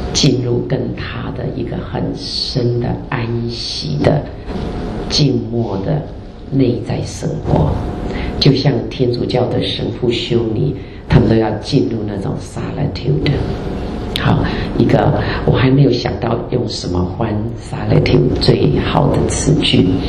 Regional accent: China; 特别是我们中国人

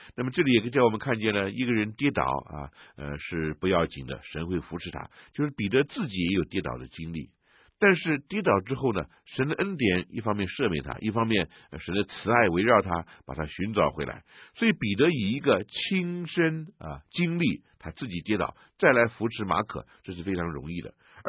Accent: China

